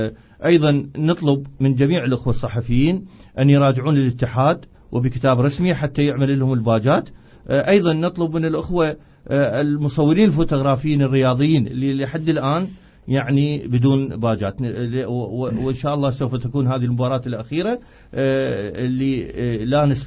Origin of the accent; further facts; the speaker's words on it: Basra, Basra Governorate, Iraq; أيضا عندنا في البصرة دورة آسيوية بي اللي هي بالمرتبة الثانية